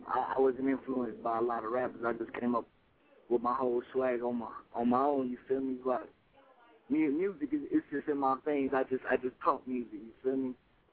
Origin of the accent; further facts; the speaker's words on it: Miramar, Florida, United States; Oh, I'm from Miramar. That's right on the edge of Dade County. You feel me? It's like the first city in Broward County.